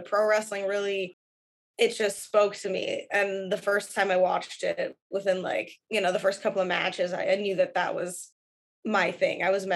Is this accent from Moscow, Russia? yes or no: yes; Moscow, Russia; now in New York City, United States; I'm from Moscow, Russia.